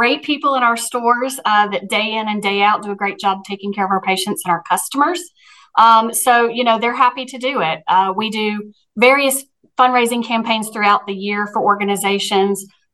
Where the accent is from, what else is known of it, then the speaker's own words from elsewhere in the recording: Nashville, Tennessee, United States; moved away as an adult; now in Birmingham, United States; I'm originally from Nashville, but I moved to Birmingham in 2001 for school here at Samford University, and I just never left.